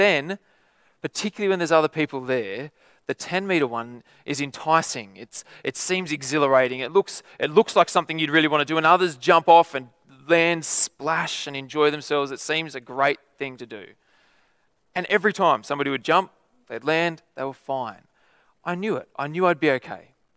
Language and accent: English; Lithgow, New South Wales, Australia; where I grew up in Lithgow